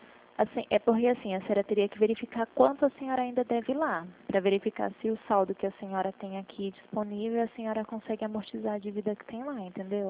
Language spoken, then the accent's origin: Portuguese; São Paulo, Brazil; Ó, de São Paulo.